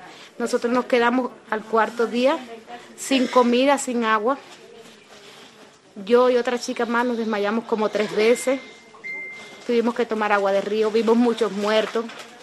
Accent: Havana, Cuba; moved away; Yo salí de Cuba hace 1 año, salí de La Habana a Guyana Inglesa

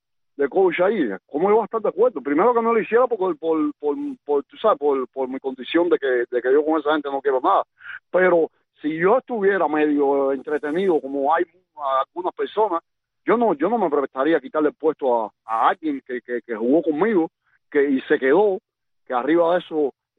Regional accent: Cuba; soy cubano

